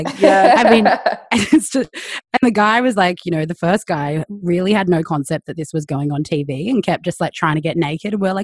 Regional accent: Melbourne, Victoria, Australia; I'm the woman from Melbourne drinking a wine.

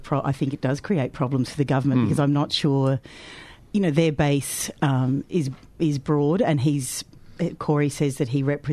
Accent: Queensland, Australia; well, I come from Queensland originally.

